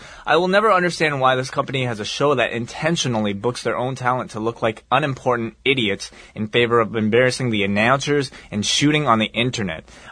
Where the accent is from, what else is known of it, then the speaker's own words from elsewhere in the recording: Canada; I mean, we're Canadian, sorry.